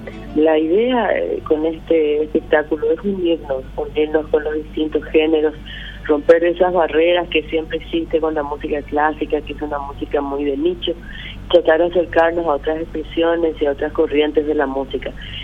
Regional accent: Paraguay; como artista y como paraguaya

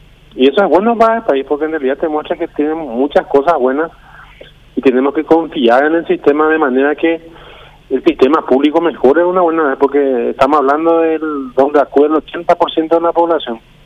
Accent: Paraguay

